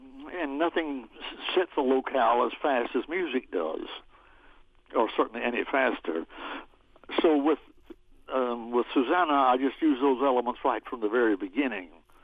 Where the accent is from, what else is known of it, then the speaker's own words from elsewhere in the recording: South Carolina, United States; at a time that I grew up in South Carolina.